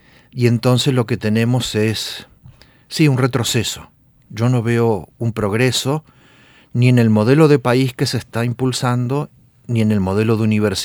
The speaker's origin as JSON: {"language": "Spanish", "country": "Argentina", "tie": "born or raised there", "said": "Costa Rica fue más radical que Argentina, porque si bien no hubo un movimiento de reforma universitaria tan beligerante como el de mi país natal"}